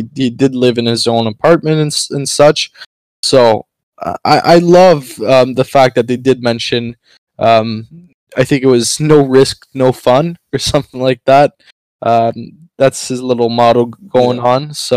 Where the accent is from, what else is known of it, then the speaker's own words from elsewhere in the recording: Canada; as a French Canadian, I'm not offended